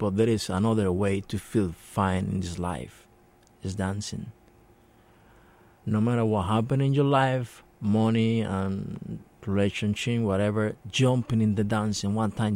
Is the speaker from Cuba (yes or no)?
yes; Cuba; English is a second language; I come from Cuba, you know. All the time I say that.